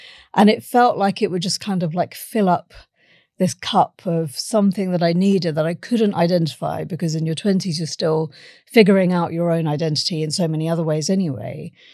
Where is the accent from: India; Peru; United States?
India; first language Tulu; English is a second language; So my mother tongue is Tulu. It's a it's a verbal non-written language. There is no script even really.